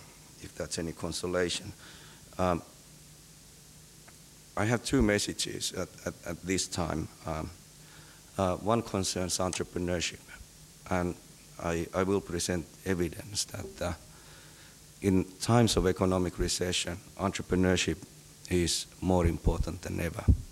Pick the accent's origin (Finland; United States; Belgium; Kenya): Finland; English is a second language; I come from Finland, which is a rather peripheral country in the northeastern part of Europe.